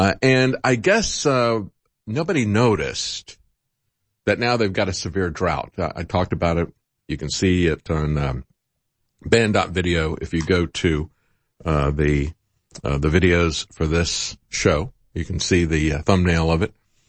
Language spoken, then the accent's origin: English; Florida, United States; I tell them, you know, hey, I'm from Florida originally, and you know, Florida is part of America and it's going to be flooded